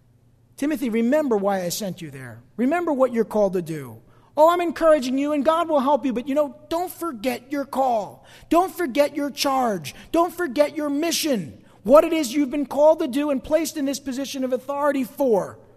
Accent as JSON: {"language": "English", "town": "East Rutherford", "region": "New Jersey", "country": "United States", "tie": "born or raised there", "said": "You know, I grew up in East Rutherford."}